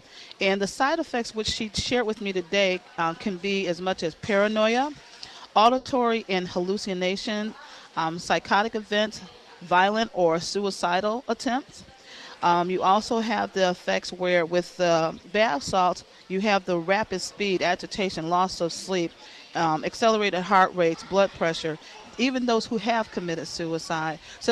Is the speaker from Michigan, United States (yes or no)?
yes; Michigan, United States; because if I came from Michigan and now I live in Tennessee and I see it here, it's my problem.